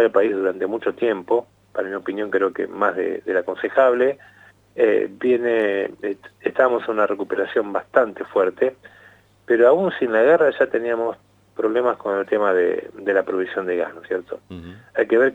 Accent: Argentina; creo que uno como argentino digo, tenemos una potencia como vaca muerta

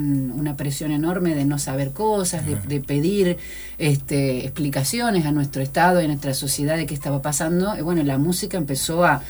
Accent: Paraná, Entre Ríos, Argentina; also born or lived in Buenos Aires; Soy, digamos, nacida en la ciudad de Buenos Aires, en la provincia de Buenos Aires, pero criada desde mi niñez acá en Paraná, o sea, mi vida se ha hecho y yo me siento entrerriana por adopción, por supuesto, porque me he criado acá.

